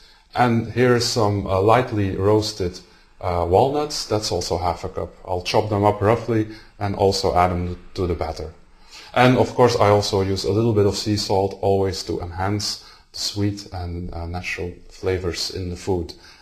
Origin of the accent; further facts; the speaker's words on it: Belgium; I'm from Belgium